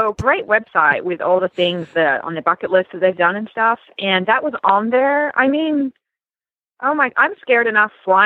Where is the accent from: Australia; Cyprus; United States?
Australia; I grew up in Australia.